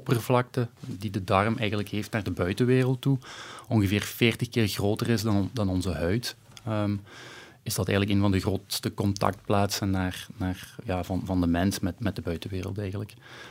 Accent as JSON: {"language": "Dutch", "town": "Hasselt", "region": "Flanders", "country": "Belgium", "said": "Ik ben van Hasselt. Dat is duidelijk, hè?"}